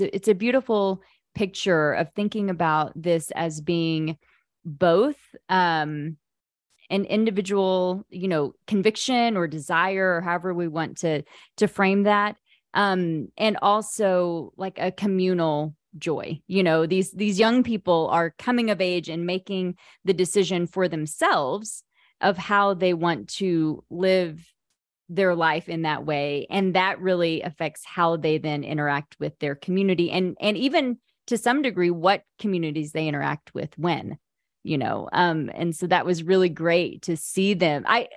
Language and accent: English; Oklahoma, United States; And still in my hometown, this little town in Oklahoma, there's a Seventh-day Adventist community